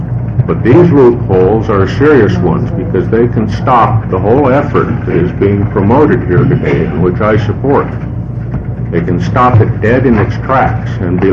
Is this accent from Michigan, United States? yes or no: no; Salem, Oregon, United States; from Salem.